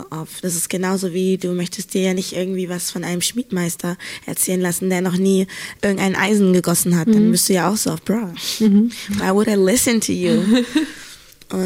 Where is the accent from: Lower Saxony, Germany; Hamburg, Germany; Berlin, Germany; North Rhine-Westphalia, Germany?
Hamburg, Germany; für mich, ich komme ja eigentlich aus Hamburg.